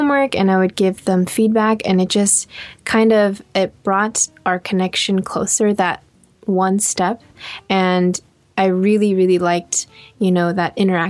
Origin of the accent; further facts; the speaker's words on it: California, United States; going on a road trip with friends to SoCal because I'm from the Bay Area.